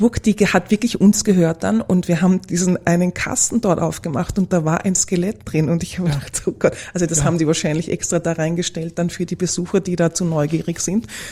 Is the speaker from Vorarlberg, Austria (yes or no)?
no; Vienna, Austria; Ich bin eine typische Wienerin